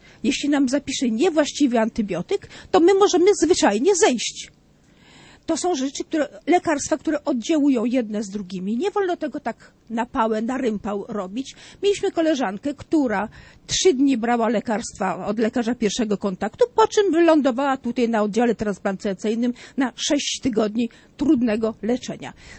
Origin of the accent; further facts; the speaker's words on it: Warsaw, Masovian Voivodeship, Poland; Ja jestem pieszoszek, bo jestem z Warszawy. Ja dojeżdżam tylko godzinę.